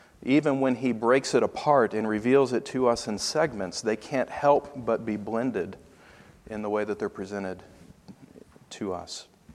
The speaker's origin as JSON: {"language": "English", "region": "Tennessee", "country": "United States", "said": "He was from Indiana and I was from Tennessee."}